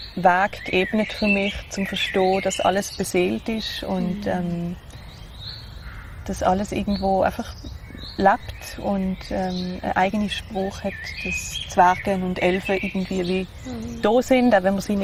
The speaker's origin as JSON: {"language": "German", "town": "Basel", "region": "Basel-Stadt", "country": "Switzerland", "tie": "born or raised there", "said": "Ich komme aus Basel. Also wirklich, das ist so meine Basis irgendwie so in diesem Leben. So. Ich bin dort geboren, aufgewachsen und wohne eigentlich immer noch dort."}